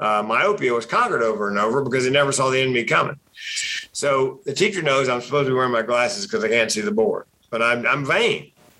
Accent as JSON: {"language": "English", "town": "Raleigh", "region": "North Carolina", "country": "United States", "tie": "born or raised there", "said": "Raleigh, North Carolina."}